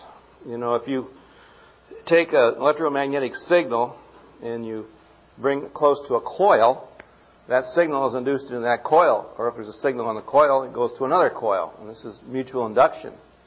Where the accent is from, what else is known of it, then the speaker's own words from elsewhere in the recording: Ann Arbor, Michigan, United States; born there; I was born in 1943 in Ann Arbor, Michigan.